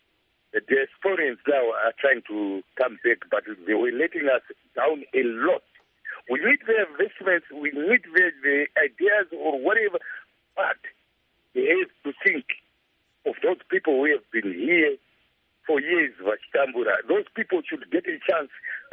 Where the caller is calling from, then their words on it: Harare, Zimbabwe; Yes, I'm from Harare, sir.